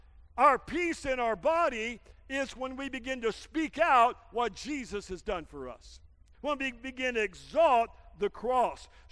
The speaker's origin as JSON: {"language": "English", "region": "Arkansas", "country": "United States", "said": "You know, I'm from Arkansas, and I don't pronounce half of my words correct anyway."}